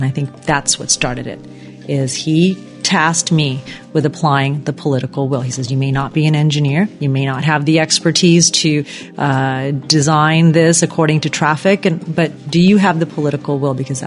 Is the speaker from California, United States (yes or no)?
yes; Culver City, California, United States; also born or lived in India; I've been here 14 years, I believe. Yeah, I've been a long-term resident. I grew up partially in India, and then grew up in Culver City and went to school in West LA, and then came here about 14 years ago.